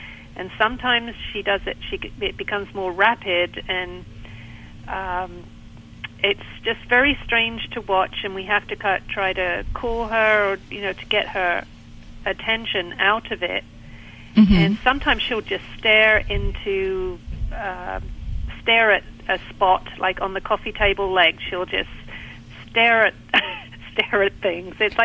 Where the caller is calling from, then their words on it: Pinehurst, North Carolina, United States; I'm calling from Pinehurst in North Carolina.